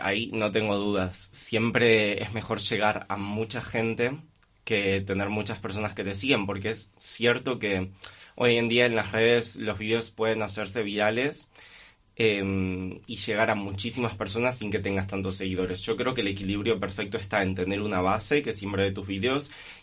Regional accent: Buenos Aires, Argentina; now in León, Spain; Yo soy un leonés porteño, porque en Buenos Aires nos llamamos porteños. Considero que León es mi ciudad natal en España. Me mudé, empecé mi vida aquí, ya hace 4 años que estoy afincado en León

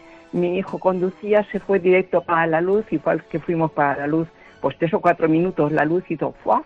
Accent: Requena, Valencian Community, Spain; yo fui en el año 88, soy de Requena, íbamos por una carreterita pequeña, veníamos del pueblo.

